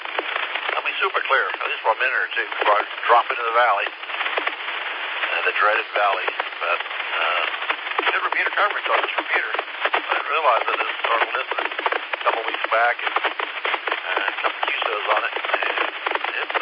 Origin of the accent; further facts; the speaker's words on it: Hendersonville, North Carolina, United States; I'm from Hendersonville, heading towards the Greer. My Monday and Tuesday commute.